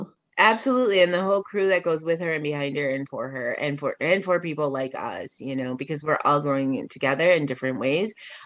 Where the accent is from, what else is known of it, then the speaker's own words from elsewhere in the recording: Mexico; I don't have to go to Mexico to actually look like I want to be from Mexico, because I am from Mexico.